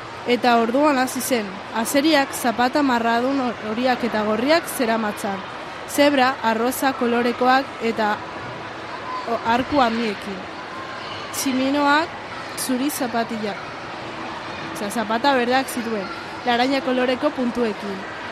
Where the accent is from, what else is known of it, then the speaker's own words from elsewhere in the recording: Alonsotegi, Basque Country, Spain; Alonsotegitik